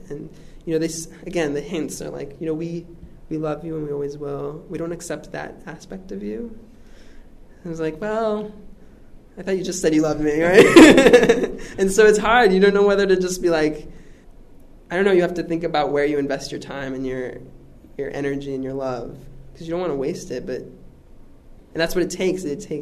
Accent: Denver, Colorado, United States; also born or lived in Chihuahua; now in Mexico; I was born in Chihuahua, but I was raised in Denver. Living in Mexico as a gay American

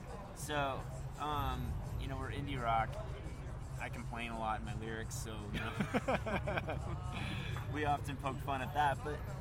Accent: Aurora, Colorado, United States; So we're from Aurora originally.

